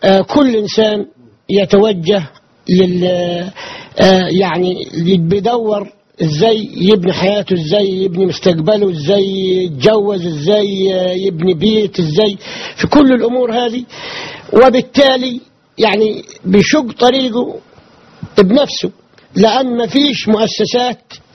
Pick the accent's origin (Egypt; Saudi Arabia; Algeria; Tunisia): Egypt; North Sinai